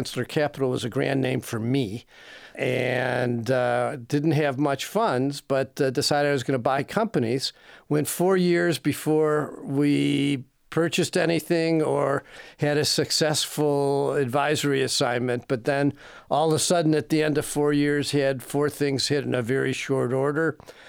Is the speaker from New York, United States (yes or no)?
no; Detroit, Michigan, United States; Well, I grew up in Detroit. I went away to college and then law school.